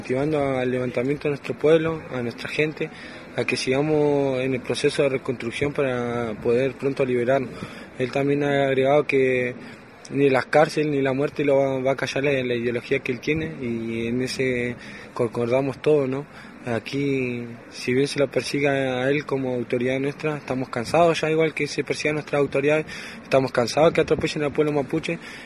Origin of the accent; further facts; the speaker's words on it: Chubut, Argentina; como decía, soy allá de las Pulofas de Resistencia del Departamento Cusame